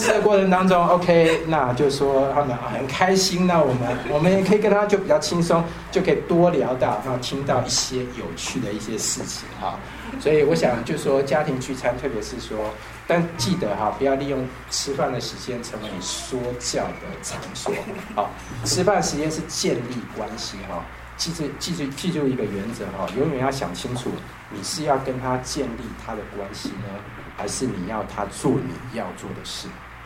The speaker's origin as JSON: {"language": "Chinese", "country": "Taiwan", "moved": "yes", "lives_now": "United States", "said": "我想在美国，我们从台湾过来的话，"}